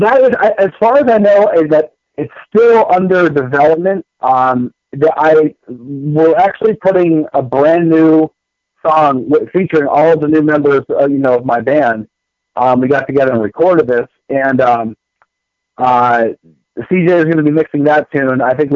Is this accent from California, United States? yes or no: no; Florida, United States; they made this documentary out of like reforming an old band that I grew up with in Florida.